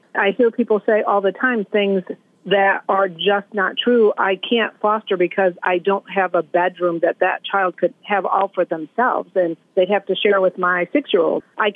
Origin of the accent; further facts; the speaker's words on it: Phoenix, New York, United States; So when I was a little girl growing up in Phoenix, New York